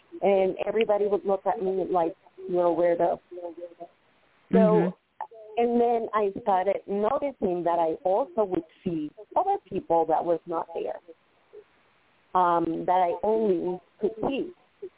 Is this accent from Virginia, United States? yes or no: no; Boston, Massachusetts, United States; born there; Well, I was born in Boston. My parents are from Venezuela.